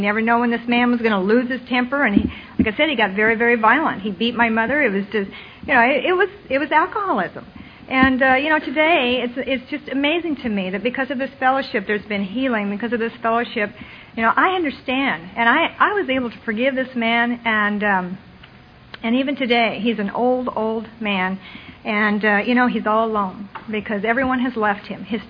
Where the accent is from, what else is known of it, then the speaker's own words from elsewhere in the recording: Billings, Montana, United States; I come from Billings, Montana, where there's a group back there called the Billings Recovery Group, and they send their greetings.